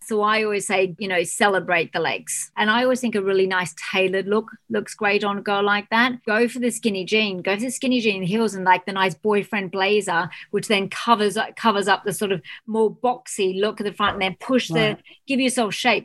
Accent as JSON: {"language": "English", "country": "Australia", "said": "because I'm Australian"}